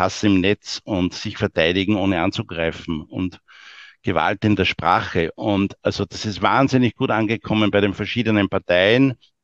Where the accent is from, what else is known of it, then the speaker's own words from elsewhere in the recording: Austria; Also wir als Österreicher sagen immer, es ist typisch mit der deutschen Qualität gemacht.